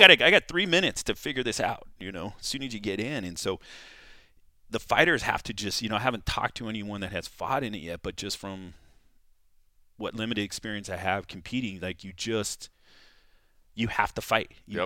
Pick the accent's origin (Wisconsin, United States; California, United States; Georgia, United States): California, United States; where I grew up in California, wrestled in California, which is a huge state for wrestling